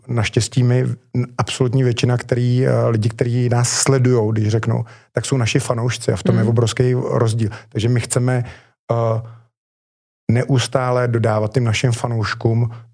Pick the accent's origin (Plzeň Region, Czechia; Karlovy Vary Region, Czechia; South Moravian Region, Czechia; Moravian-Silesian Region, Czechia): Plzeň Region, Czechia; Plzeň; Já to vždycky hrozně rád přirovnávám, protože jsem Plzeňák